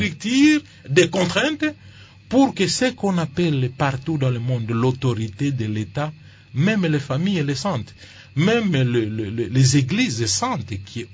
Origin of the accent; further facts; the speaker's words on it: Kasaï, DR Congo; Ou, disons, chez nous, au Kassai.